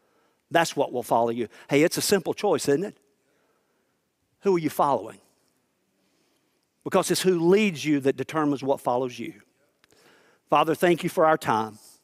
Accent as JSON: {"language": "English", "region": "South Carolina", "country": "United States", "said": "Yeah, I'm from South Carolina."}